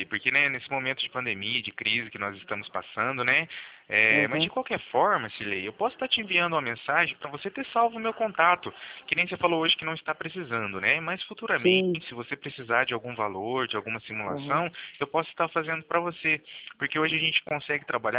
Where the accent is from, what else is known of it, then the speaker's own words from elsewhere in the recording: Cornélio Procópio, Paraná, Brazil; Eu sou de Cornélio Procópio, a gente é do Paraná, no caso.